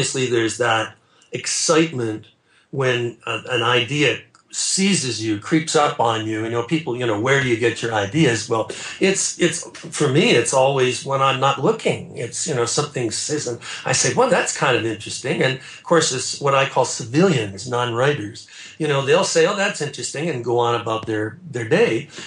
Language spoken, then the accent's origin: English; Canada; yes, I was raised in Canada, so I'm born and raised, so I'm sort of a Commonwealth citizen